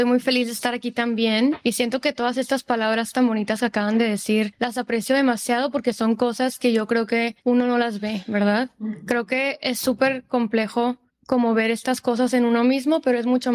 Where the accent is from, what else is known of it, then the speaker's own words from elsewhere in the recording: Monterrey, Nuevo León, Mexico; also born or lived in McAllen, Texas, United States; now in Los Angeles, United States; Soy nacida en McAllen, Texas, que eso a mí me dio muchísimos beneficios porque gracias a eso es que puedo estar aquí en Los Ángeles. Pero yo crecí en Monterrey casi toda mi vida.